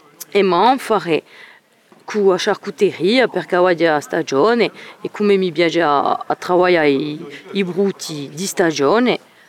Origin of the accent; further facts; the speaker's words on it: Loreto, Marche, Italy; sono di Loreto.